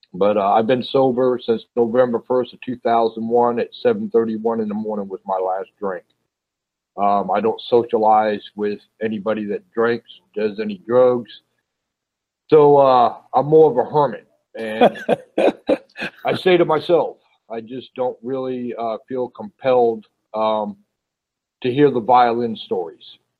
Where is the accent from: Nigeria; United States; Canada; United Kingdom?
United States; Apopka, Florida; I'm from Apopka, Florida.